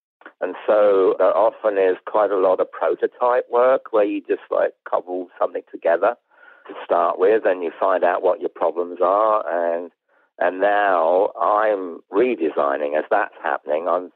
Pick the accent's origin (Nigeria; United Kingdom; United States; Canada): United Kingdom; England; because I'm English